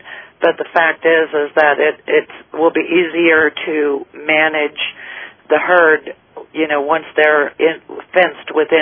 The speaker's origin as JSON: {"language": "English", "region": "Idaho", "country": "United States", "tie": "born or raised there", "said": "I mean, I grew up in Idaho, and every fall during the harvest, the potato harvest, and my brother and cousin, they worked on the farms in the summertime"}